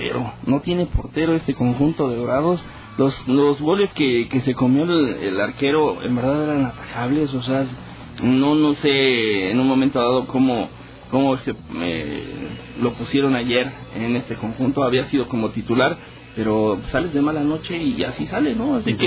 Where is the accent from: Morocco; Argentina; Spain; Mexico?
Argentina; bueno, ya es que yo soy argentino.